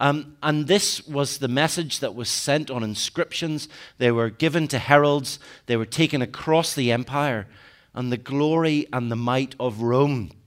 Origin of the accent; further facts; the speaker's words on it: Belfast, Northern Ireland, United Kingdom; There's a joke in my hometown, Belfast, that it was sailing when it left us.